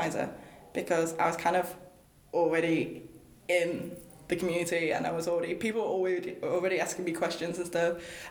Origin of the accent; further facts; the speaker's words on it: Manchester, North West England, United Kingdom; I live in Manchester. Manchester's my hometown. Manchester's my city. And I would love to share what I know about Manchester to everyone else.